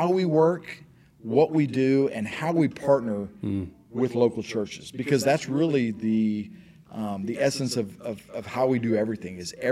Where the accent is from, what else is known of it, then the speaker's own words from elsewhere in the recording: Dallas, Texas, United States; And I'm from Dallas, right?